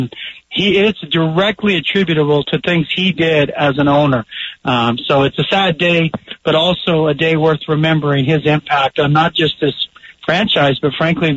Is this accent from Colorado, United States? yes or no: yes; Colorado, United States; I grew up here in Colorado, what it meant to this city, state, and region when the Broncos finally won a Super Bowl.